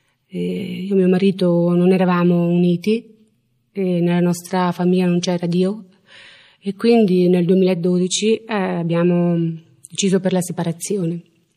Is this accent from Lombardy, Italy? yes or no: no; Marche, Italy; Io e mio marito veniamo dalla provincia di Macerata, dalle Marche.